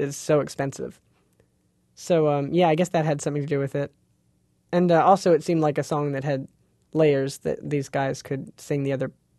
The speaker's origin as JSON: {"language": "English", "town": "Brampton", "region": "Ontario", "country": "Canada", "tie": "born or raised there", "said": "Well, I grew up in Brampton, which is a suburb of Toronto, which is about an hour north of the city, or maybe 40 minutes with no traffic."}